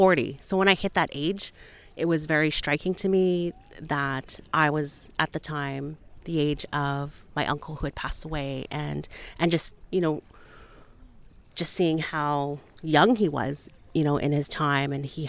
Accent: Alberta, Canada; I am originally from Piikani First Nation, which is part of the Blackfoot Confederacy in southern Alberta.

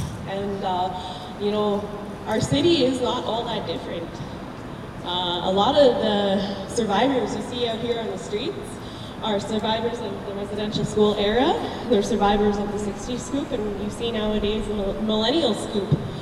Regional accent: Brampton, Ontario, Canada; I'm from the Wolf Clan, and I come from Brampton. I'm living in Peel right now. And I'm Cree and I'm Dene, living here on Anishinaabe territory.

